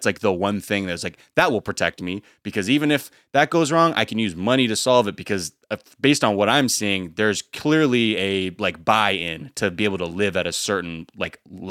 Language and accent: English; United States; That's actually what the overwhelming feeling of being an American is.